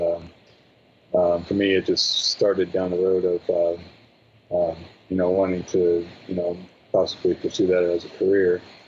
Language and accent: English; Zanesville, Ohio, United States; I grew up in Zanesville, Ohio, where this film took place.